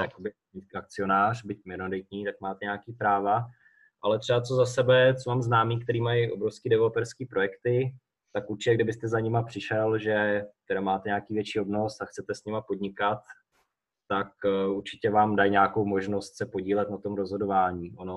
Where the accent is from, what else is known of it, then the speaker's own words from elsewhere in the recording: Bohemia, Czechia; protože my jsme vlastně původem z Čech